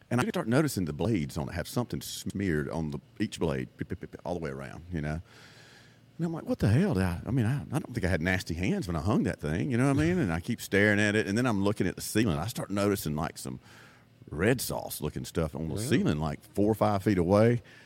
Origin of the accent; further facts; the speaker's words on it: Opp, Alabama, United States; But, you know, growing up in Op, Alabama, my best friend, Brandon Tisdall, his dad owned the local TV station, TV6.